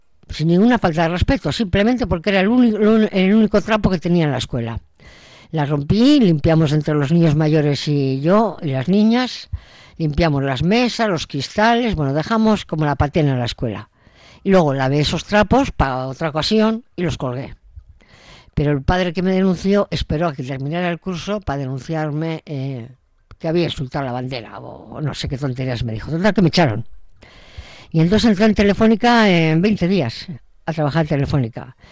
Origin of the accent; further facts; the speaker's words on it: Bilbao, Basque Country, Spain; Bueno, pero yo soy de Bilbao y lo llevamos mejor estos temas.